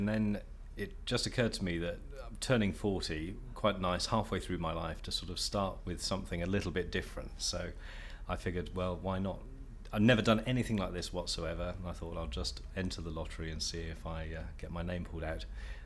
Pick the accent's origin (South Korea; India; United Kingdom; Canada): United Kingdom; Isle of Wight, South East England; also born or lived in Stevenage / London / Berkshire / Hungary; I was born in Stevenage in Hertfordshire. I grew up on the Isle of Wight, moved to London, and then left London for Berkshire, following which I've travelled all over the world, spent years living outside in Hungary, South Africa, Hong Kong, China, Japan, and America